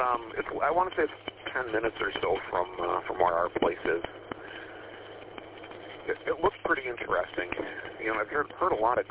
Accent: Buffalo, New York, United States; I'm originally from Western New York.

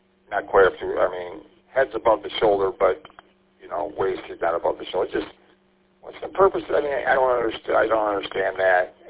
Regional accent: St. Clair Shores, Michigan, United States; my hometown of St. Clair Shores, they've invested a ton of money in front of City Hall.

